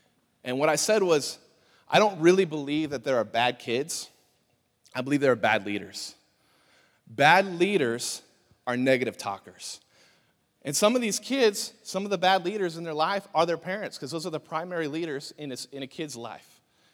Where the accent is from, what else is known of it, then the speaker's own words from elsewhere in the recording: California, United States; Listen, I'm from California, not Mexico, all right?